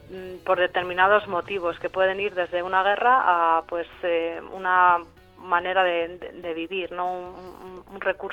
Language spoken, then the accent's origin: Spanish; San Sebastián, Basque Country, Spain; now in Madrid, Spain; Pues yo vivo en Madrid, aunque soy de San Sebastián, de Donosti.